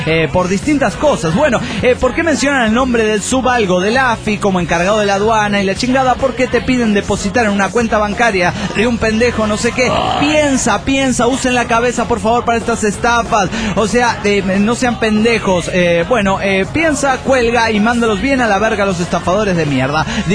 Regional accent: Monterrey, Nuevo León, Mexico; de Monterrey, Nuevo León, México.

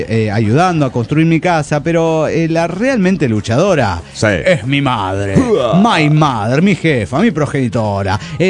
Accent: Chichinales, Río Negro, Argentina; de Chichinales, Argentina.

